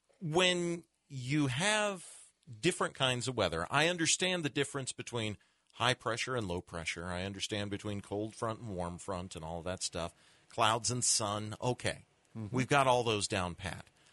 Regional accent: Midwest, United States; But at the same time, as a Midwesterner, I was laughing hysterically.

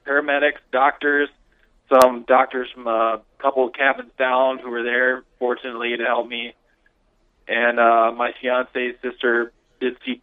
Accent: Fargo, North Dakota, United States; Yeah, well, I grew up in Fargo my whole life, and I went to Fargo North High School, played hockey, baseball, and football there.

